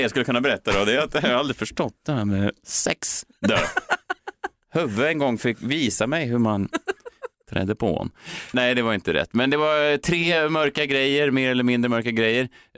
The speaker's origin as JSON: {"language": "Swedish", "town": "Mölndal", "region": "Västra Götaland County", "country": "Sweden", "said": "Ja, men folkligt. Jag är från Mölndal."}